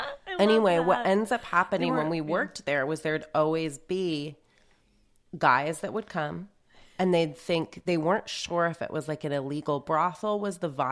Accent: Denver, Colorado, United States; Where are you from? And I was like, Denver.

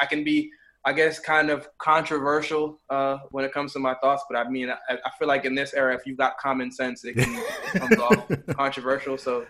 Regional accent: Jamaica; And I think that actually being Jamaican as well kind of provides a bit of context for my political outlook, because one, I'm Jamaican, but I'm also a Rasta

